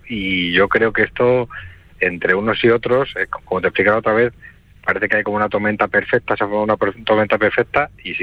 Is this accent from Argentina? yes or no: no; Madrid, Community of Madrid, Spain; yo soy de Madrid y yo he trabajado 20 años allí en la hostelería.